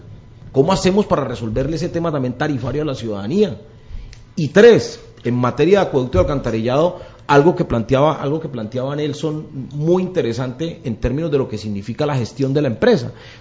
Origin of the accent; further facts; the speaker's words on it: Cali, Valle del Cauca, Colombia; lo que yo he visto como caleño